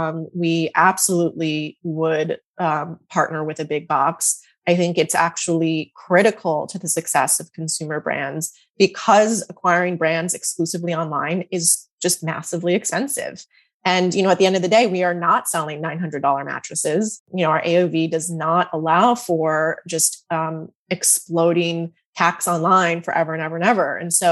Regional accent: Massachusetts, United States; I grew up in Western Massachusetts.

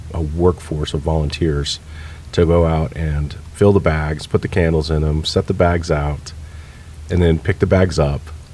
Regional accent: Denver, Colorado, United States; And I was from Denver. I didn't even know what a luminaria was.

